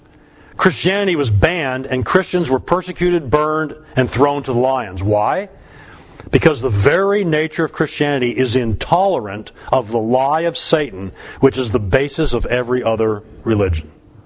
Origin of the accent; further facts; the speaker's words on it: United States; because I'm an American, I'm biased, so I think America is the third greatest nation that's ever been on this earth.